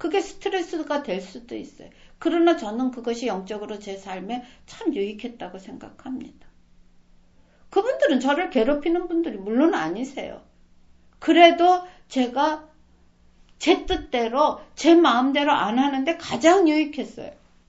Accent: South Korea; 동네 사람들 앞에는 나는 유일한 한국인이요, 유일한 뭐예요, 저 크리스찬이에요.

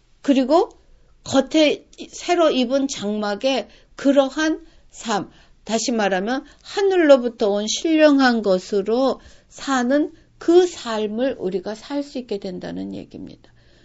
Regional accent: South Korea; 우린 그렇게 자랐고, 그렇게 하는 것이 한국 사람으로서 당연한 것이었고

